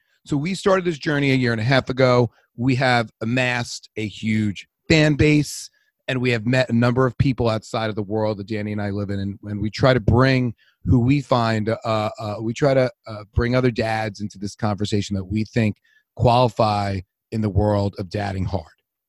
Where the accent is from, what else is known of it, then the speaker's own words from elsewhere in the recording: New York, United States; Us Long Islanders make an impression.